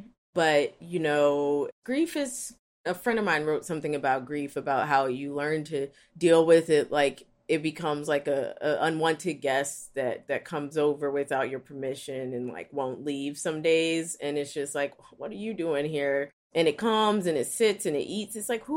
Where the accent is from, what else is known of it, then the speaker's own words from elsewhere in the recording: Philadelphia, Pennsylvania, United States; You know, I am from West Philly. Most people in West Philly will not have the chance to even enter rehab.